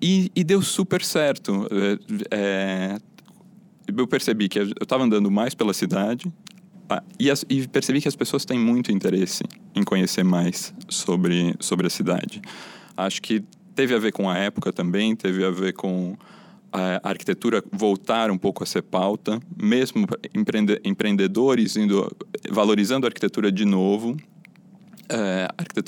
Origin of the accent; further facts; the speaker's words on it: Itu, São Paulo, Brazil; also born or lived in Campinas; Eu estudei em Campinas, no começo da faculdade em Campinas, e a minha infância foi em Itu, no interior de São Paulo. Só vim para São Paulo para nascer.